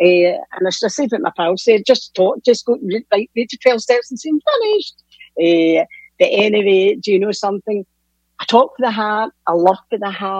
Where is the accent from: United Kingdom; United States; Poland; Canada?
United Kingdom; Hamilton, Scotland; I stay in Hamilton, born and bred in Hamilton.